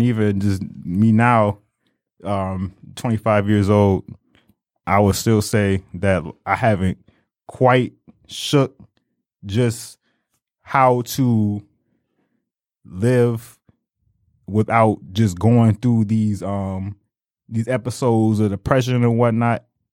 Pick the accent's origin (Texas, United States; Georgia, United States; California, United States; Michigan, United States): Michigan, United States; Detroit; I'm from Detroit myself, so I've been used to the big city life